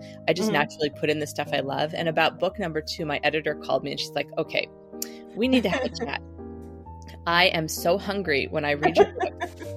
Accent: Midwest, United States; moved away as an adult; I grew up in the Midwest where oysters are not really, at least when I was growing up, were not really a common thing.

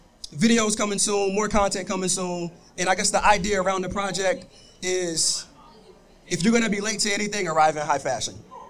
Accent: North Carolina, United States; Like, I'm from North Carolina. I flew up here just to be at the Digilog.

